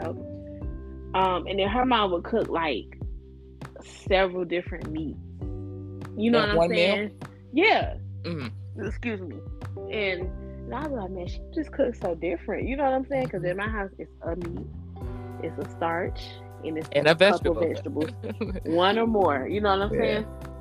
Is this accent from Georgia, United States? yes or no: yes; Atlanta, Georgia, United States; no, I'm not southern enough for that, even though I'm from Atlanta.